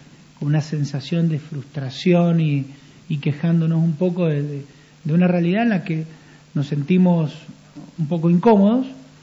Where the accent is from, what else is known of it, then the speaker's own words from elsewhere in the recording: San Martín, Mendoza, Argentina; born there; also born or lived in Córdoba / Buenos Aires; yo nací acá en San Martín, hice mi carrera en Córdoba, después mi especialidad en Buenos Aires, estuve 12, 13 años en otro lugar, hasta que, bueno, me volví en el año 2005 a San Martín